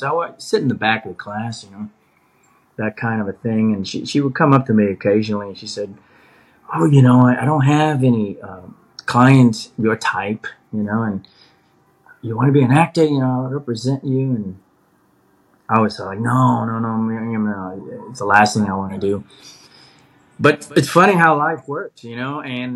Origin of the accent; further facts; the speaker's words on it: Vietnam; English is a second language; I can recall, you know, 8 or 9 years old, watching those Hong Kong movies, growing up in Vietnam